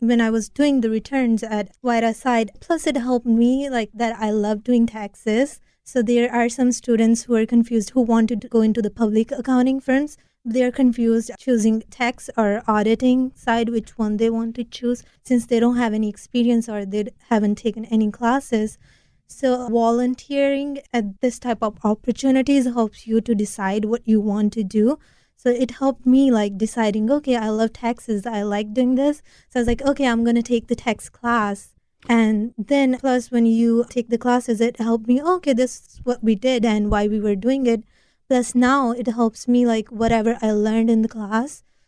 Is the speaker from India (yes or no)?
yes; India; English is a second language; moved away; It helped me with my communication skills since I am an immigrant and I came from India 7 years before.